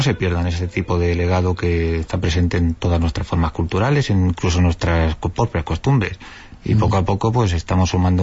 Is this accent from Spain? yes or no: yes; Toledo, Castilla-La Mancha, Spain; Soy toledano, sí.